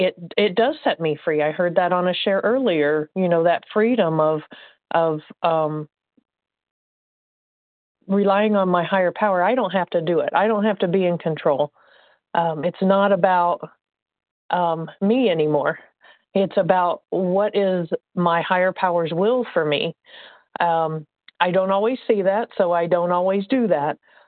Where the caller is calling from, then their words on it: Indiana, United States; I'm calling from Indiana.